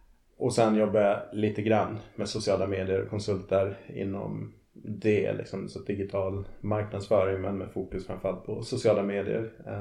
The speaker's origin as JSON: {"language": "Swedish", "region": "Gotland", "country": "Sweden", "tie": "born or raised there", "moved": "as an adult", "lives_now": "Stockholm, Sweden", "said": "Nej, jag är uppvuxen på Gotland och flyttade därifrån efter gymnasiet."}